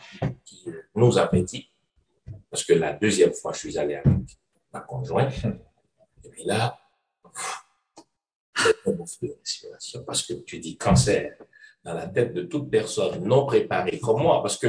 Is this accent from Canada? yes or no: no; Haiti; moi je viens d'Haïti, ça va au moins.